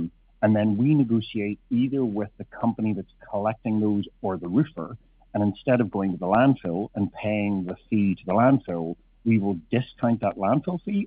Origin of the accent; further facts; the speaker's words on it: Ireland; now in Canada; So as you may hear from my accent, I'm actually not from Canada, originally from Ireland